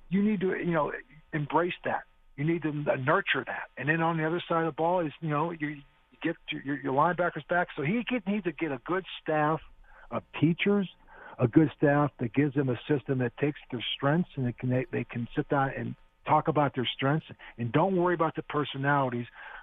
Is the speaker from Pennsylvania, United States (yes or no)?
yes; Pittsburgh, Pennsylvania, United States; I'm a normal guy. I grew up in Pittsburgh.